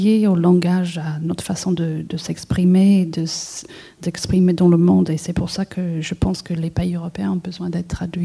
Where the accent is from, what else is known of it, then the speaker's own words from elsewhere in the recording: Czechia; French is a second language; République tchèque, et justement, ces liens deviennent encore plus forts vivant à l'extérieur de mon pays d'origine.